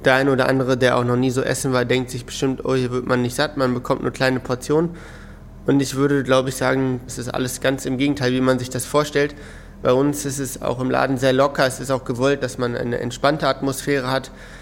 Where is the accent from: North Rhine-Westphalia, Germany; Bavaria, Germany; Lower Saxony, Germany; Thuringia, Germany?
Lower Saxony, Germany; Hanover; ich bin 26 Jahre alt, ich komme aus Hannover und arbeite aber in Wernigerode. Das Ganze liegt im Harz